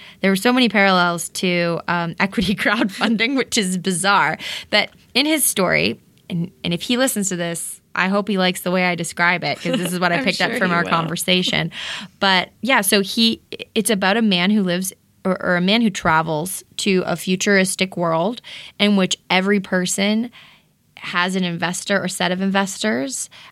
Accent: Massachusetts, United States; moved away as an adult; now in Los Angeles, United States; No, I'm from Massachusetts.

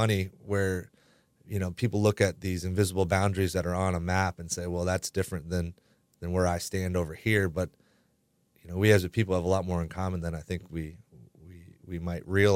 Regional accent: Northern United States, United States; now in Southern United States; Every stereotype I ever heard growing up in the North, I have eliminated since I've lived in the South.

